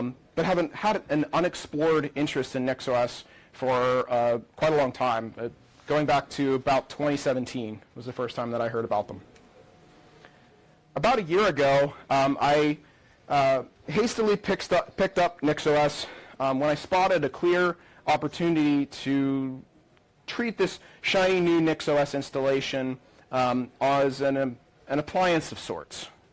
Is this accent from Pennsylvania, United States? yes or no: yes; Pittsburgh, Pennsylvania, United States; accent: Pittsburgh; I come from Pittsburgh in the United States, a metropolitan area of about 2.5 million people in northern Appalachia, in an area of the U.S. we call the Rust Belt. So if my accent slips a little bit, sorry, we have our own accent.